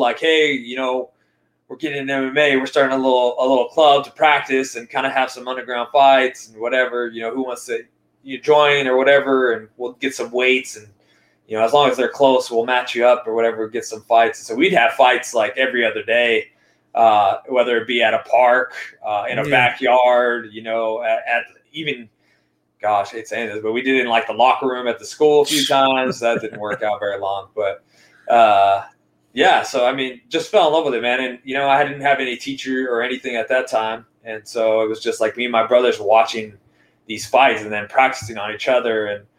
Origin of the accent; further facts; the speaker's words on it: United States; I am Colombian American and I'm proud to be an American.